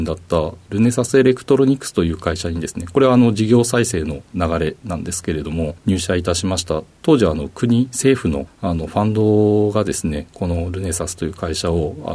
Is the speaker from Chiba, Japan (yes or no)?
no; Shiso, Hyogo, Japan; 出身は兵庫県の宍粟市という片田舎出身でございます。